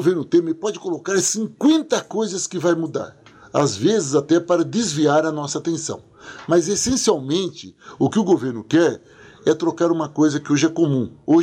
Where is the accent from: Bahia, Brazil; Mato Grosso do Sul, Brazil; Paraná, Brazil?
Paraná, Brazil; Eu sou do Paraná.